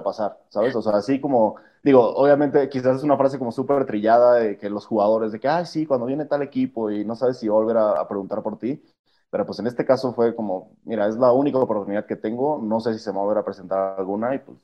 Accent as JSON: {"language": "Spanish", "region": "Tabasco", "country": "Mexico", "said": "yo soy del sur, yo soy de Tabasco, por ejemplo, es un lugar súper verde, súper natural"}